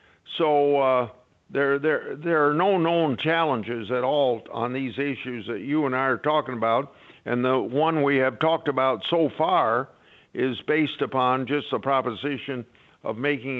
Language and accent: English; New Hartford, Iowa, United States; taking natural gas to my hometown in New Hartford.